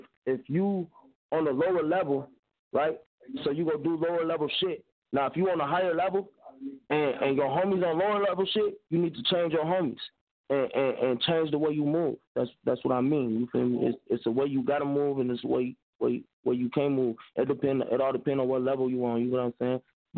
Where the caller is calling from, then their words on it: Minneapolis, Minnesota, United States; It's your boy … I'm from the South Side of Minneapolis.